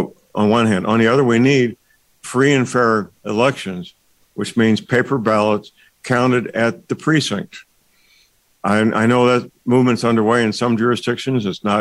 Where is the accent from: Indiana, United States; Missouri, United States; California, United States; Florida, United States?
Missouri, United States; St. Louis; My hometown, St. Louis, the current district attorney received funding from George Soros